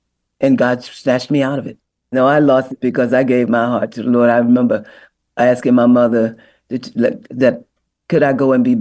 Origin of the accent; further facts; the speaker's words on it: Newark, New Jersey, United States; In Newark, New Jersey.